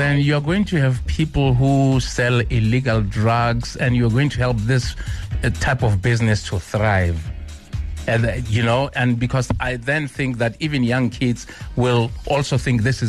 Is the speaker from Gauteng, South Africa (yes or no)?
yes; Soweto, Gauteng, South Africa; Yeah, I come from Pimville.